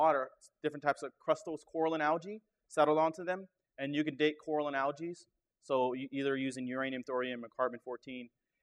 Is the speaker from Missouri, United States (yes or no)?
no; Hawaii, United States; moved away; Even though I'm Native Hawaiian, I don't live there anymore.